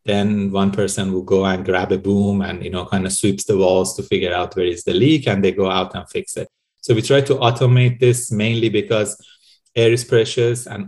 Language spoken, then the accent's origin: English; Tehran, Tehran Province, Iran; English is a second language; moved away as an adult; now in Canada; So I was born and raised in Iran and I lived there for 25 years. I did my bachelor's and master's degree there. So you can imagine from a very crowded city like Tehran